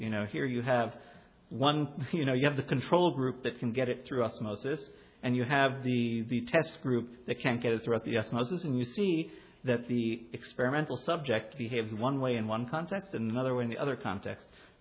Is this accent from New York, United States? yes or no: yes; New York, United States; now in Alon Shvut, Israel; Like I grew up in New York, which is not a shtetl. But my kids are growing up in a shtetl. Like we live in Alon Shvut.